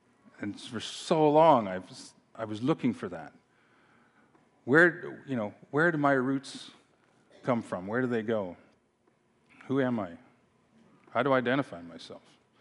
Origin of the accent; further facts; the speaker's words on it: Canada; born there; also born or lived in South Africa; I was born in Canada, but we lived in South Africa for a number of years, and because my parents were born there